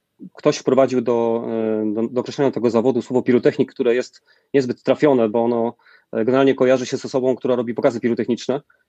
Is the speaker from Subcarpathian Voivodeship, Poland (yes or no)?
yes; Subcarpathian Voivodeship, Poland; Ja pochodzę z Podkarpacia, z takiej bardzo małej miejscowości.